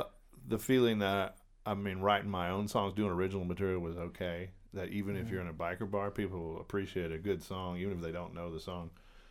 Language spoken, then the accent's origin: English; Beaumont, Texas, United States; born there; And I was born in Beaumont, Texas, southeast Texas, near Houston, kind of between Houston and the Louisiana border there.